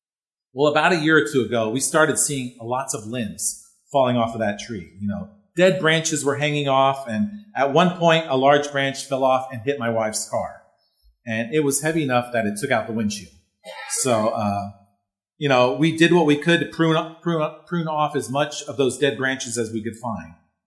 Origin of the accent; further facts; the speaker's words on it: Pennsylvania, United States; now in North Texas, United States; You know, maples remind me so much of where I grew up in Pennsylvania. You don't see a whole lot of these types of maples in North Texas.